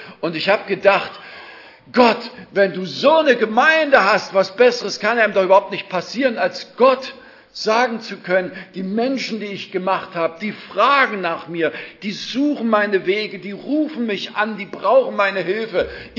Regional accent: Zwickau, Saxony, Germany; In der Gemeinde bei uns zu Hause in Zwickau

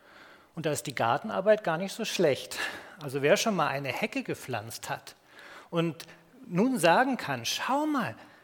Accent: Hamburg, Germany; so als Hamburger Jung, so als Hanseat

